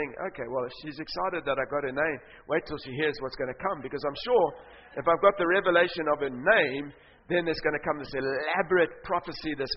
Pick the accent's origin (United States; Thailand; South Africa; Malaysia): South Africa